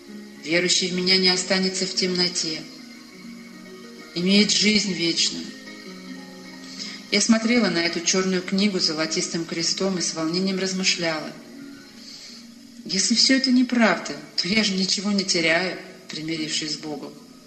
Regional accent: Tomsk, Tomsk Oblast, Russia; born there; Я родилась в Томске в обычной советской семье.

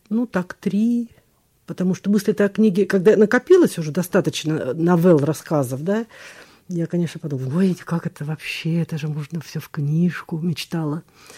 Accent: Tomsk, Tomsk Oblast, Russia; now in Moscow, Russia; я когда еду сюда, в Томск, домой на поезде, я еду всегда из Москвы

